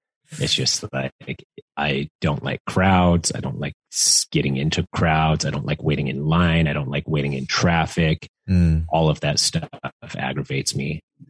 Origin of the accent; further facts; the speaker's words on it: Utah, United States; Yeah, I grew up in Utah, and I always did winter sports